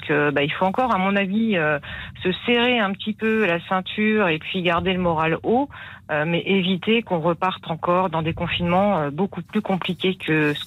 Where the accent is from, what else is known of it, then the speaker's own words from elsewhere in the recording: Paris, Île-de-France, France; now in La Roche-sur-Yon, France; Alors, je suis parisienne à la base, donc oui. Je connais très bien la région parisienne. Et maintenant, en Vendée, je suis sur La Roche-sur-Yon.